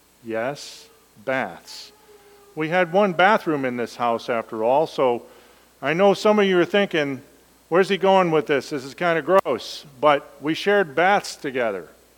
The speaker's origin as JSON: {"language": "English", "town": "Elkhart", "region": "Indiana", "country": "United States", "tie": "born or raised there", "said": "So when I was about 4 years old, I grew up in Elkhart, Indiana"}